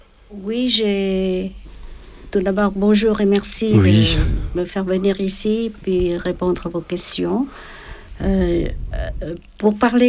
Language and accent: French; Ho Chi Minh City, Vietnam; mon pays natal, le Vietnam. Alors c'est pour ça qu'à l'âge de 8 ans, ma mère a déjà commencé à me confier la mission d'être agente de liaison dans Saigon.